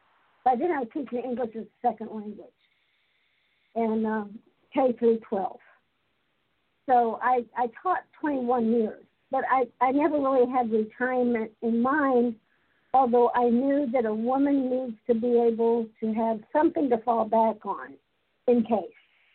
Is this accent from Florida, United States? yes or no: yes; Orlando, Florida, United States; my first job opportunity, since I was from the Orlando area, was Walt Disney World opened up in October 71.